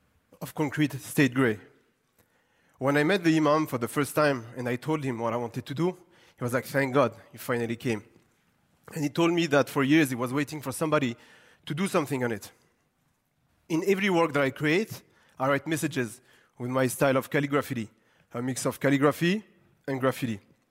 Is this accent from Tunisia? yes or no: yes; Gabès, Gabès Governorate, Tunisia; English is a second language; in my hometown of Gabès in south of Tunisia